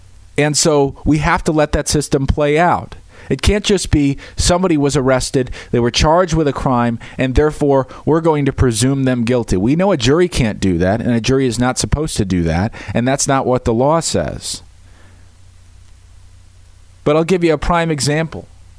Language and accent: English; Wisconsin, United States; I grew up in Wisconsin, love Wisconsin, a Packers fan, Brewers fan, Badgers fan, all of it.